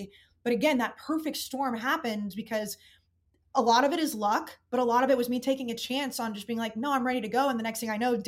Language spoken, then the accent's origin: English; Arlington, Texas, United States; I grew up in Dallas, the Arlington area. My dad always gets mad. I grew up in Arlington, Texas, Dad. You heard me. Dallas-Fort Worth area. But then all of a sudden I was living in Boston